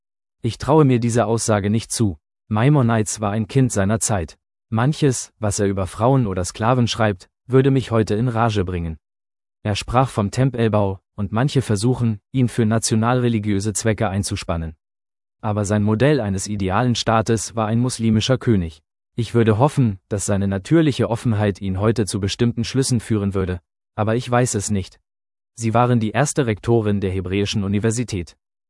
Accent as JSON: {"language": "German", "town": "Haifa", "region": "Haifa District", "country": "Israel", "tie": "born or raised there", "said": "Ich bin in Haifa aufgewachsen"}